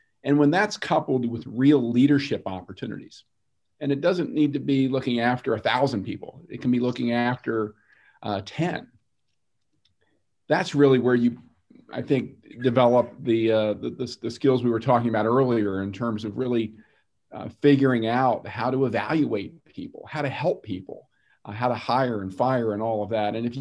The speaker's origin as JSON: {"language": "English", "town": "Washington", "region": "District of Columbia", "country": "United States", "tie": "born or raised there", "said": "folks in Washington, and I was born in Washington, I grew up there, I know a little bit about how that place works."}